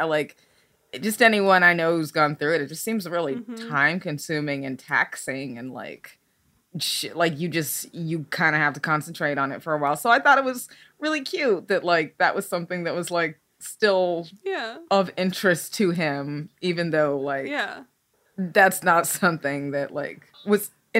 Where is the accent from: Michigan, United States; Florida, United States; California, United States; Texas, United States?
Texas, United States; South Texas is where I grew up. Yeah. And my parents from Nigeria, but we grew up in South Texas.